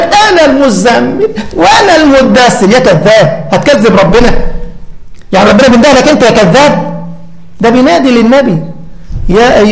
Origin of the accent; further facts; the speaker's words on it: Egypt; أنا أذكر مرة عندنا في مصر